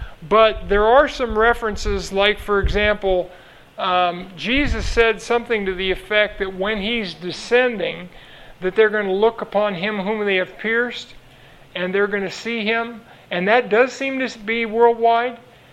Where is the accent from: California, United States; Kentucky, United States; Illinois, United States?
California, United States; Los Angeles; I'm from Los Angeles, so, you know, it could be worse.